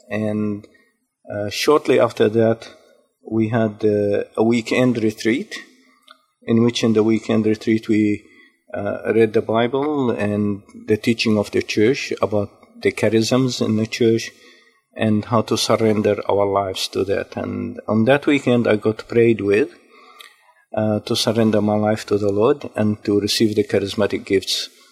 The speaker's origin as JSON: {"language": "English", "town": "Jerusalem", "region": "Jerusalem District", "country": "Israel", "tie": "born or raised there", "moved": "as an adult", "lives_now": "Australia", "said": "I was born in Jerusalem. As a matter of fact, only about 2 minutes' walk from Calvary, where Jesus was crucified and where he was buried in the sepulchre. I was born there, and I lived there for 20 years"}